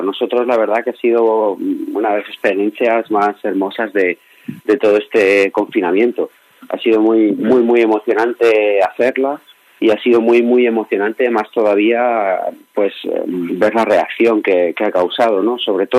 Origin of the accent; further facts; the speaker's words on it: Elche, Valencian Community, Spain; en mi tierra, en Elche, hay un arroz negro que le echa alcachofas